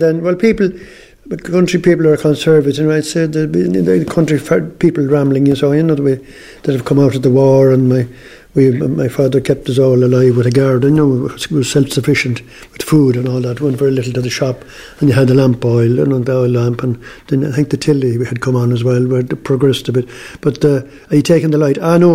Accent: Connacht, Ireland; born there; I was born on a small farm in North Roscommon, the parish of Ardkern, and it's famous for the Rockingham Estate

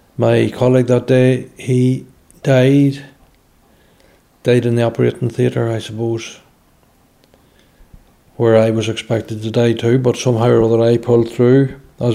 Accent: Newry, Northern Ireland, United Kingdom; I grew up outside Newry, County Down, on a farm. Went to school there and decided to join the police in 1982.

